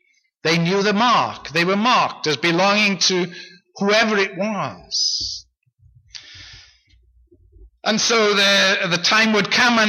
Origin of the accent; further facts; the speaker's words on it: Wales, United Kingdom; now in Canada; So when I was growing up in Wales, my experience was that sheep were everywhere.